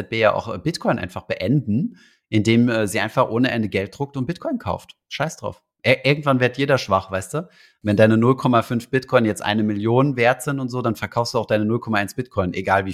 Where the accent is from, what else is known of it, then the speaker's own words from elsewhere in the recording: Germany; Als Deutscher in Georgien bist du sowieso immer willkommen, habe ich das Gefühl.